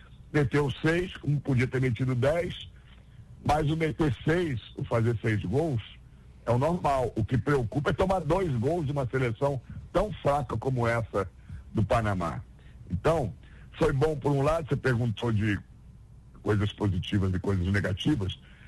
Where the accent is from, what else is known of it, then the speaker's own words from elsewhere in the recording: Pelotas, Rio Grande do Sul, Brazil; que te falou aí que eu sou pelotense, né?